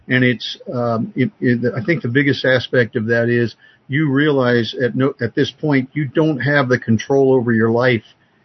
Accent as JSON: {"language": "English", "region": "Ohio", "country": "United States", "tie": "born or raised there", "also_born_or_lived": "Florida Keys", "said": "I had a 12-year career in law enforcement in my home state of Ohio."}